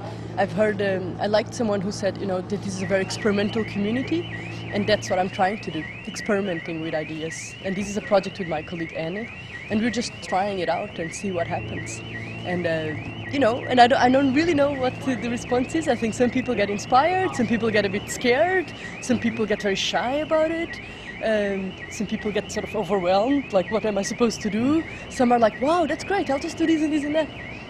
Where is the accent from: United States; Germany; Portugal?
Portugal; English is a second language; moved away as an adult; now in Copenhagen, Denmark; I'm a Portuguese and I live in Copenhagen.